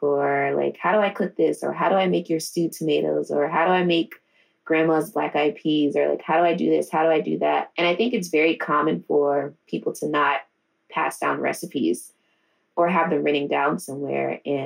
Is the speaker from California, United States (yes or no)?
no; Richmond, Virginia, United States; We do a lot of oysters in Virginia as well, because that's what we're k